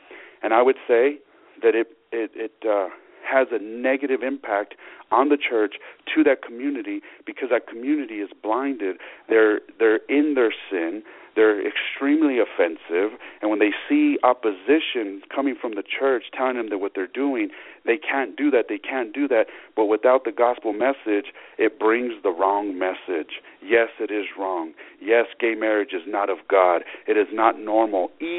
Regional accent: United States; I am an American. I live in America. I live in Albuquerque, New Mexico.

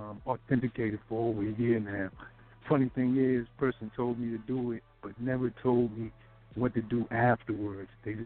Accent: Washington, District of Columbia, United States; born there; I was born in Washington, D.C., in the District of Columbia. Okay? But I don't live in the District of Columbia, right?

